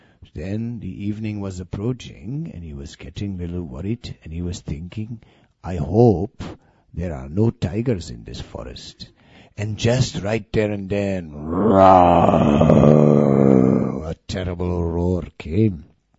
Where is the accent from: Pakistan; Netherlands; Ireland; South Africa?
Netherlands; Amsterdam, North Holland; I'm coming from Holland, from Amsterdam, you know.